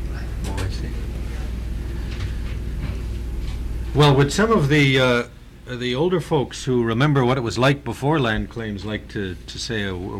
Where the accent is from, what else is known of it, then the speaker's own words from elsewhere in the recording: Canada; I'm from Canada. I spent 3 years in the Canadian Arctic.